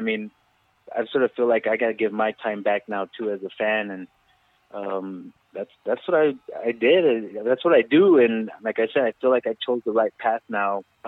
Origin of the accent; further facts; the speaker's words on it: El Paso, Texas, United States; I'm originally from El Paso, Texas, and that El Paso is in Texas, and it is in the United States of America, so I am American.